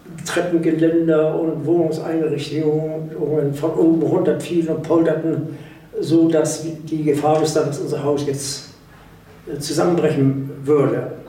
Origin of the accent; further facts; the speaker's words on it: Hamburg, Germany; born there; Ich bin geborener Hamburger, habe zuerst in St. Georg gewohnt, dann in Aibig und später in Hammerburg, wo wir dann auch ausgebombt wurden.